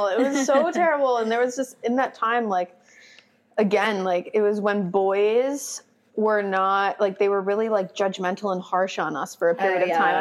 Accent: Midwest, United States; Sorry, that's niche to me because I'm from the Midwest.

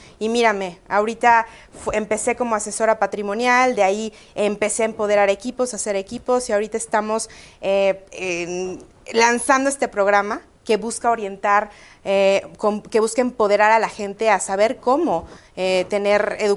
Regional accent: Mexico; como mexicanos

